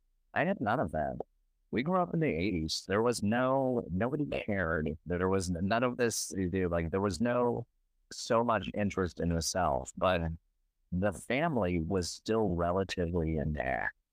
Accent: Chicago, Illinois, United States; I grew up in Chicago. My one side of the family, my dad's side, were Italian immigrants. The other side has been here for a while. I grew up in the 70s and 80s.

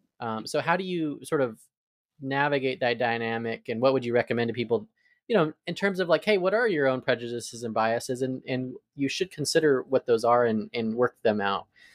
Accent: Arizona, United States; I'm from Arizona, so I moved to the South.

